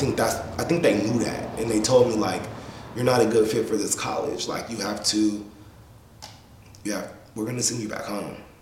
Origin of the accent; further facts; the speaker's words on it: Sacramento, California, United States; I'm like, you know, I'm from Sacramento.